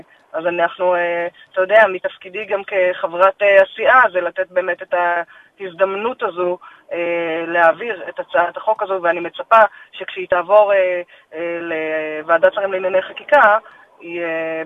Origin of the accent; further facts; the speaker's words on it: Tel Aviv, Tel Aviv District, Israel; אני הרי תל אביבית, אני לא מה שנקרא ממוצעת. אני הבחורה החילונית תל אביבית, מיינסטרים תל אביבי מה שנקרא